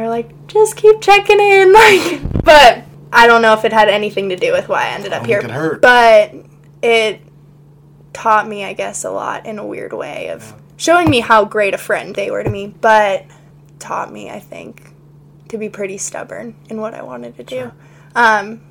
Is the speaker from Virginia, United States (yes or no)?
yes; Fairfax, Virginia, United States; I'm originally from Fairfax, Virginia, which is very, very close to D.C., so Northern Virginia.